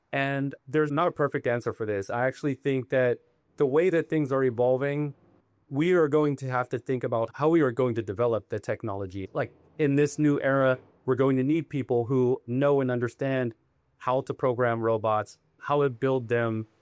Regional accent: Pittsburgh, Pennsylvania, United States; moved away as an adult; now in Northern California, United States; the community that I came from growing up in Pittsburgh. When I moved to Northern California in early 20-teens, I took a job working for Tesla.

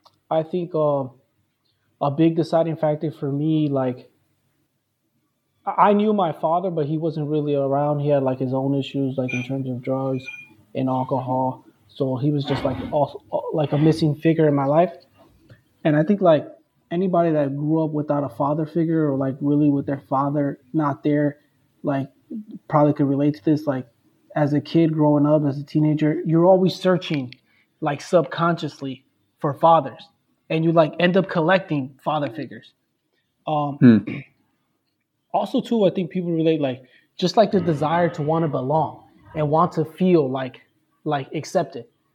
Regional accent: Chicago, Illinois, United States; also born or lived in Indiana; Okay, I grew up in Chicago, and Indiana. And the part of Chicago I grew up, it's really close to Indiana.

